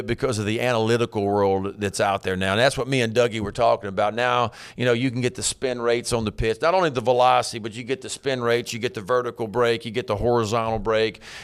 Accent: the South, United States; I'm from the South.

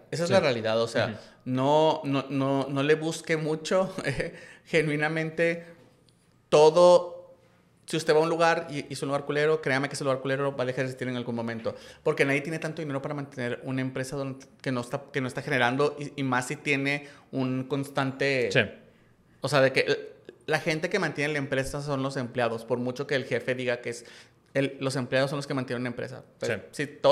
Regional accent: Culiacán, Sinaloa, Mexico; Soy de Culiacán.

